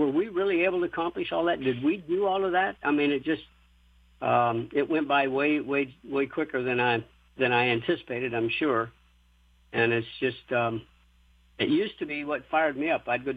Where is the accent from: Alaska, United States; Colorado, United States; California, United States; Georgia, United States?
Colorado, United States; Well, I was raised in the mountains of Colorado. The nearest racetrack was in Denver, and we never went